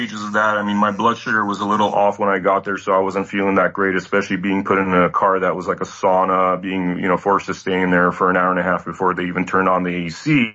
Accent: Los Angeles, California, United States; also born or lived in Toronto; I was born in Toronto, but grew up in Los Angeles, so I still have my Canadian passport

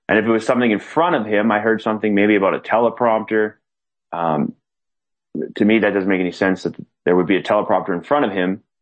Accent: Canada; I'm a Canadian sitting up here just reading about this stuff and watching videos.

